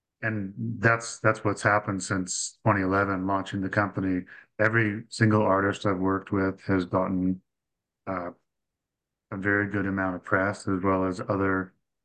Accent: Calgary, Alberta, Canada; also born or lived in Toronto / Vancouver; I was born in Toronto, and I've lived in Calgary my whole most of my life, and I've also lived in Vancouver for several years.

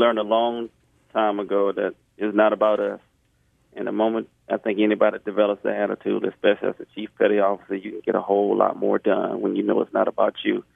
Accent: Mobile, Alabama, United States; even though I'm from there. I'm from Happy Hill. I grew up in Plateau, but we've been working with Keep Mobile Beautiful.

